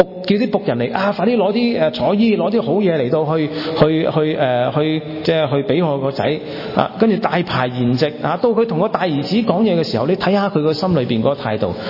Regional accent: China; 那我們中國人很謙虛的

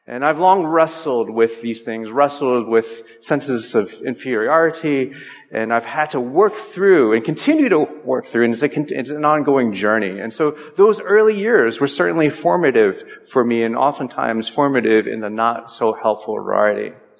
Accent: New Jersey, United States; I grew up in New Jersey, and it's not particularly, at least in the area that I grew up, it wasn't particularly diverse.

